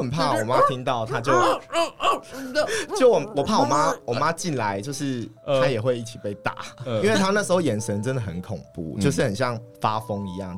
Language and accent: Chinese; Yilan County, Taiwan; 我还带他去我老家，